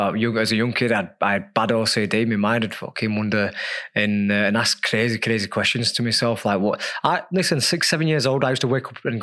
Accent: Leeds, Yorkshire and the Humber, United Kingdom; when I grew up in Leeds, you know

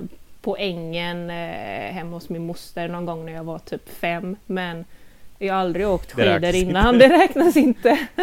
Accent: Gothenburg, Västra Götaland County, Sweden; now in Lilla Edet, Sweden; Ganska långt norr över om Göteborg, men strax söder om Trollhättan. Jag är dock ursprungligen från Göteborg, så jag flyttade hit med min kära sambo Christian för ungefär 2 år sedan.

